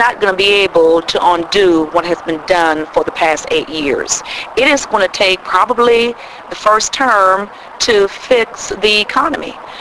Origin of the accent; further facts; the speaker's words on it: Jamaica; now in United States; I am from Jamaica, and I came to this country for the opportunity.